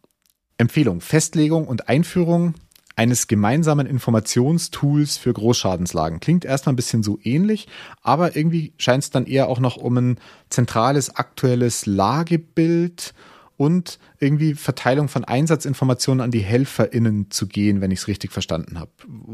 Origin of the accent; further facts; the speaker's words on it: Bavaria, Germany; Ich komme ja aus Bayern